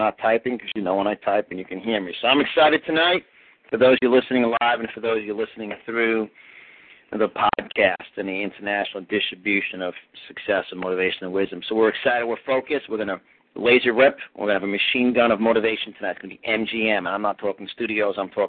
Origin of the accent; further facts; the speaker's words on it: New York, United States; accent: New York; I was born and raised in New York, as you guys will hear my accent.